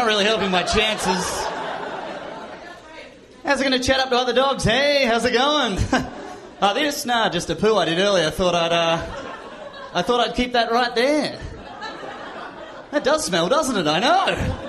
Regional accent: Australia; I'm from Australia.

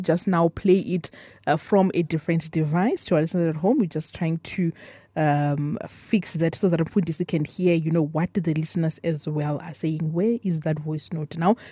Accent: Limpopo, South Africa; I think since we are from Limpopo, we know, you know, we often make fun of the baddies

